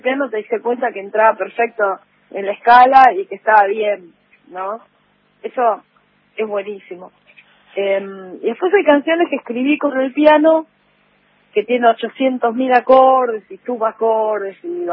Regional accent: Buenos Aires, Argentina; soy porteña. Esa es mi relación básica. Soy porteña, tengo mis hermanos mayores también porteños, de todo el barrio de La Paternal

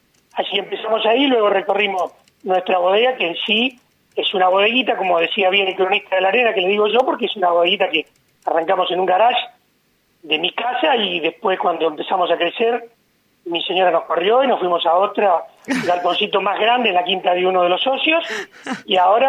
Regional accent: Mendoza, Argentina; yo y un primo somos oriundos de Mendoza, somos técnicos enólogos de una escuela secundaria.

